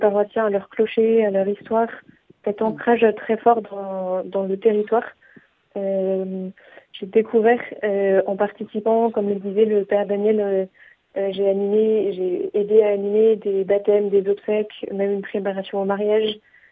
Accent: Occitanie, France; Ma famille vient du Tarn-et-Garonne, à côté de Caussade. C'est quelque chose qui fait partie de moi, qui fait partie de là d'où je viens.

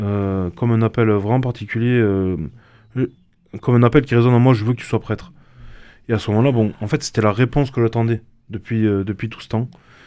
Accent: Toulouse, Occitanie, France; j'étais dans des groupes de prières et de formation dans le Poland de chez moi, à Toulouse.

